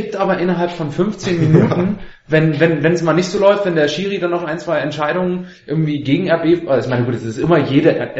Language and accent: German; Dresden, Saxony, Germany; wo ich aufgewachsen bin in Dresden